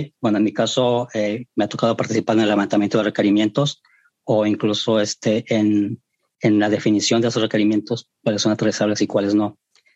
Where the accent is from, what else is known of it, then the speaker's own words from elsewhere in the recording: Colima, Mexico; de Colima.